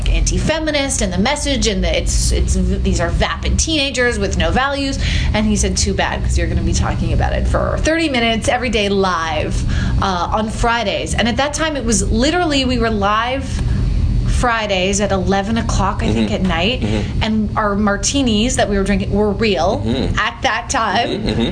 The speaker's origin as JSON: {"language": "English", "country": "Canada", "said": "is that we were Canadian. We are Canadian, mm-hmm."}